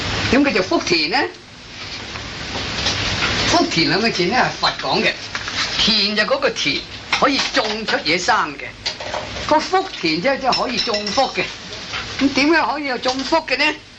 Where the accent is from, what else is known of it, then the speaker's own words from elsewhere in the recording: Guangdong, China; 我哋廣東人叫啲外省人又都嚼咧佬